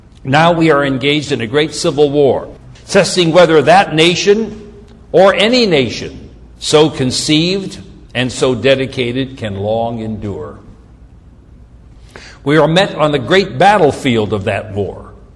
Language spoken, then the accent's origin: English; Pennsylvania, United States; traveled to a little town in my home state called Gettysburg.